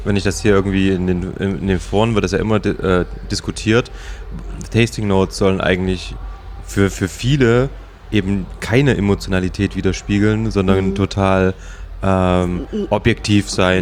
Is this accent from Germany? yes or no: yes; Jena, Thuringia, Germany; der wird in meiner Heimatstadt in Jena angebaut